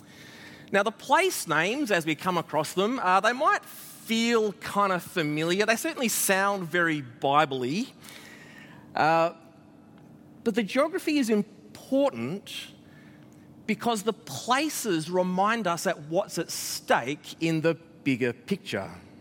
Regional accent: Adelaide, South Australia, Australia; moved away as an adult; Now, I grew up in Adelaide. Actually, I grew up in Panorama, just up the hill here. When I was 16, I moved just across the road, the other side of South Road, into St. Mary's. So, in a way, I'm very much a local boy.

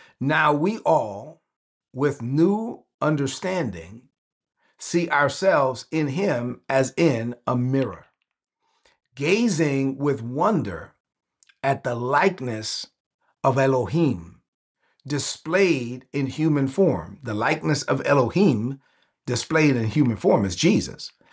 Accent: Brooklyn, New York, United States; I'm from Brooklyn, I let everybody know it, and I cursed every third word.

